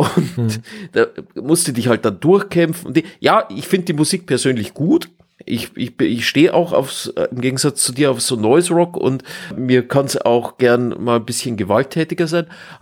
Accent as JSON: {"language": "German", "town": "Munich", "region": "Bavaria", "country": "Germany", "said": "Und ich als Münchner sage Servus."}